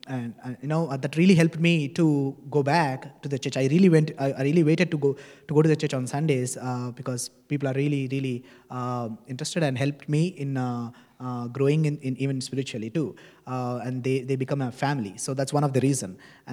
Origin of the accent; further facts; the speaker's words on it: India; now in Canada; So I came from India 4 years ago, and I was in 3 different places in Ontario.